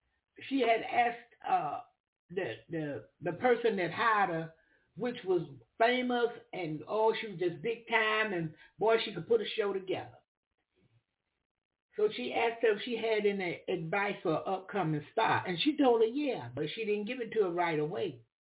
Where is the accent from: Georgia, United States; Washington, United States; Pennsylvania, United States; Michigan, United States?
Pennsylvania, United States; Philadelphia; I love Dr. Williams, I'm from Philadelphia. When I went to Philadelphia, she took really, really good care of me.